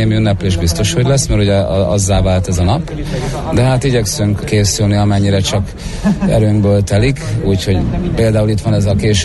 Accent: Hungary; mert magyar ember vagyok

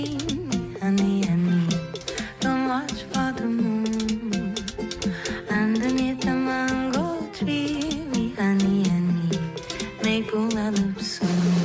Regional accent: Hungary; Ezt nem tudom megcsinálni azért, mert ilyen a rendszer, mert magyar vagyok, mert nő vagyok

